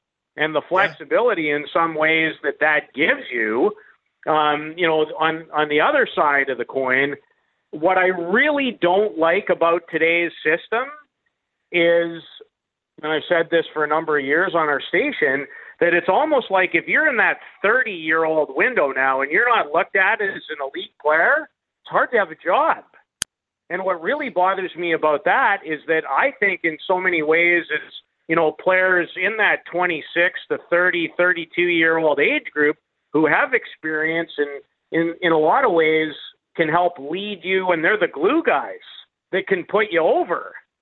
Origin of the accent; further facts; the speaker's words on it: Canada; And going to be even a little more excited about thinking about being Canadian this year, tomorrow, than I usually am.